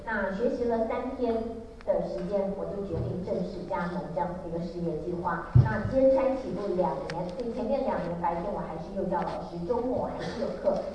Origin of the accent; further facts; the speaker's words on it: Hualien, Hualien County, Taiwan; 其实我从小是一个很向往自由，很喜欢快乐生活的一个台湾东岸长大的孩子。我妈妈是花莲人，我是花莲长大的。